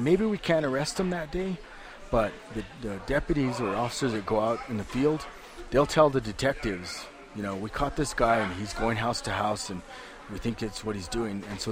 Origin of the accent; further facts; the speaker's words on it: Santa Fe, New Mexico, United States; I grew up on Hopewell Street in Santa Fe when I was young